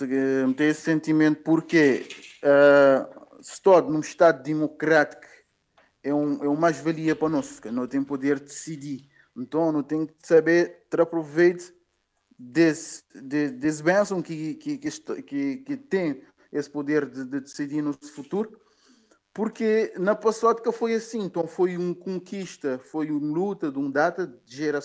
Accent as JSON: {"language": "Portuguese", "region": "São Nicolau", "country": "Cape Verde", "tie": "born or raised there", "lives_now": "São Vicente, Cape Verde", "said": "é um mocinho de San Nicolau, nascido e criado na San Nicolau, entre Tarrafal e Estancha. Minha família é de Tarrafal, mas eu vivi durante um tempo na escola, na Estancha. Depois eu mudei para São Vicente"}